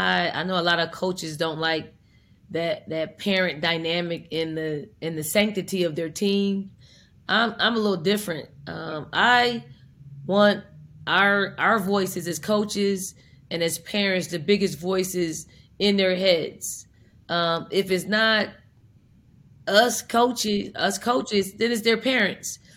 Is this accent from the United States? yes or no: yes; Philadelphia, Pennsylvania, United States; And I'm from North Philly, so I try to say I need to take you to North Philly, drop you off, pick you up in a week